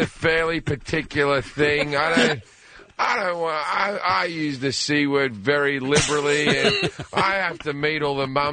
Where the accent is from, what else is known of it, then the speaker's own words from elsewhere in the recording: Australia; accent: Australian; No, it's my accent.